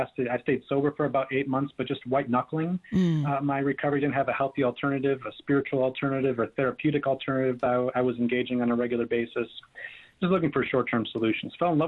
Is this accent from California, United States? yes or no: no; Wisconsin, United States; Growing up in Northeast Wisconsin, if you Google the 10 drunkest counties in the United States, you'll see a heat map of exactly where I grew up.